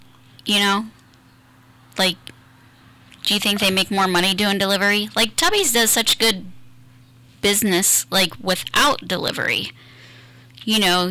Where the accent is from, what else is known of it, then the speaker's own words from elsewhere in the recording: Clarendon, Ohio, United States; now in Caledonia, United States; The village of Clarendon. Yeah, sure. And now I live in the Caledonia village.